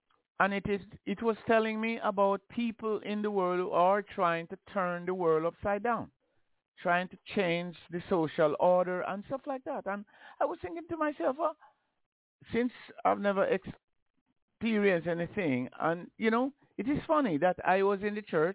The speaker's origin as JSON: {"language": "English", "country": "Jamaica", "said": "because I come from Jamaica. We poor and everything like that."}